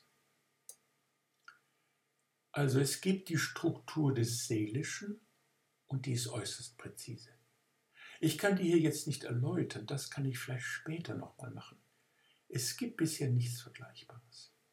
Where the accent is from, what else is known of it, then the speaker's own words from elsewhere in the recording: Bavaria, Germany; Ich bin in einer Kleinstadt in Franken aufgewachsen, wo keine einzige Bombe gefallen war.